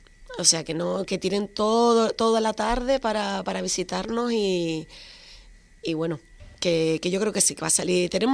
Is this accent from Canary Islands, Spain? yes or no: yes; Canary Islands, Spain; yo, por ejemplo, que soy de Gran Canaria